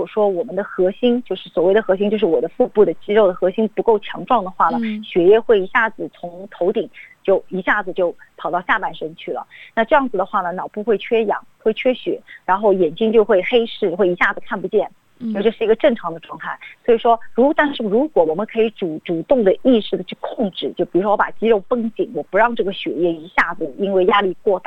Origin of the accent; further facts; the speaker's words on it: China; now in Sydney, Australia; 我自己在学飞过程中作为一个中国人会觉得遇到很多的困难，